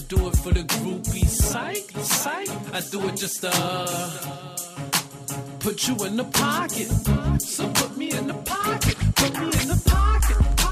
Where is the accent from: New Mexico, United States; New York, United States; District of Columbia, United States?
District of Columbia, United States; Washington; So I'm from Langdon Park, the Northeast DC Park.